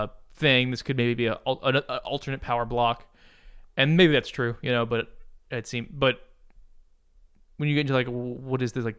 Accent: United States; as an American, they were like, you kind of, you can see it as like a kind of almost like a frontier.

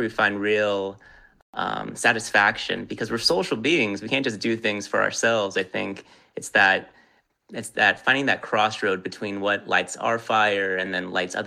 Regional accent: Los Angeles, California, United States; also born or lived in New York; I moved back out here, born and raised in Los Angeles, then went to law school, obviously, in New York

